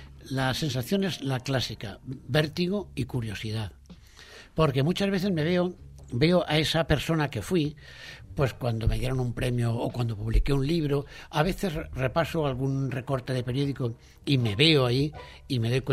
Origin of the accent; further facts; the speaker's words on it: Valencian Community, Spain; en mi pueblo, porque yo toda mi infancia la pasé en un pequeño pueblo en la Zaneta de Albaida